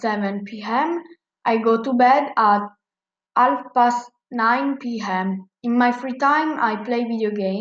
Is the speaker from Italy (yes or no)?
yes; Italy; English is a second language; I'm from Italy. I'm 12 years old. I live in an apartment.